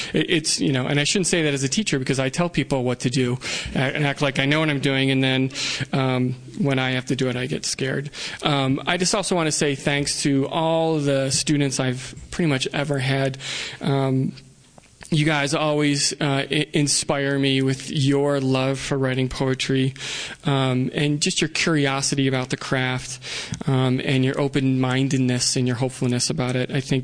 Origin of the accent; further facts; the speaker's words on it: Cheektowaga, New York, United States; I would be living in my hometown, which is a suburb of Buffalo, New York, called Cheektowaga, which is an Iroquois word for land of the crabapple trees.